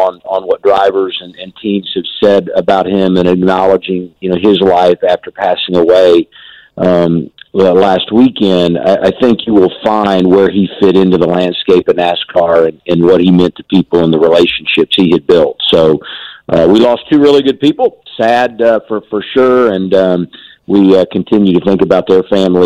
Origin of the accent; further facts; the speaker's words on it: Indianapolis, Indiana, United States; but growing up in Indianapolis and following the Indy 500 and what IndyCar meant to that city